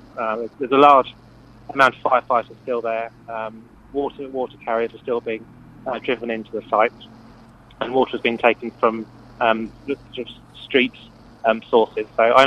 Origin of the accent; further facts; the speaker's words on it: Walton-on-Thames, South East England, United Kingdom; I grew up in Walton, so I used to go there myself.